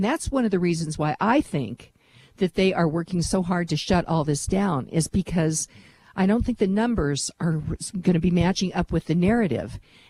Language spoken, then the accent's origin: English; Lone Tree, Colorado, United States; so this edict that we have in my hometown of Lone Tree